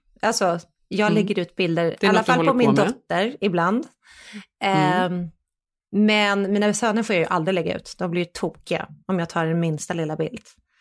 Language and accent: Swedish; Sweden; jag är ju fortfarande svensk.